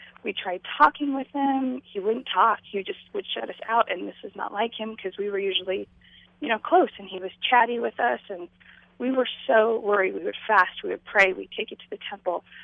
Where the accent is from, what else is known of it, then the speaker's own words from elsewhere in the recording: California, United States; Well, my husband and I both grew up super devout, conservative LDS. I grew up in California.